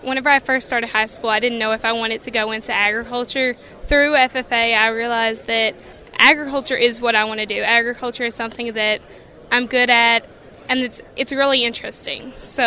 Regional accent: Boston, Kentucky, United States; I'm from Boston, Kentucky.

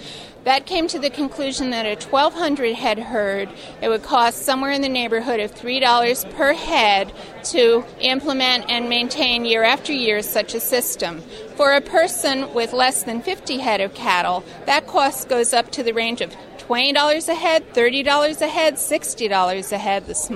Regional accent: Canton, New York, United States; I'm from Canton, New York.

